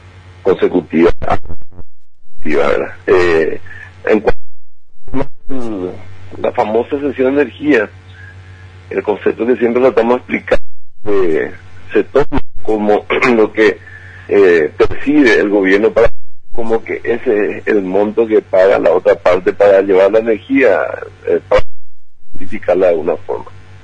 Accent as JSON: {"language": "Spanish", "country": "Paraguay", "said": "Entonces, ¿qué es lo que queremos como paraguayo?"}